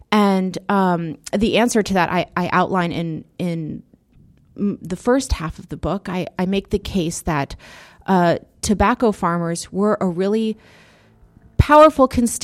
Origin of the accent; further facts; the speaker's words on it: Florida, United States; And so I, growing up in Florida and having traveled extensively throughout the South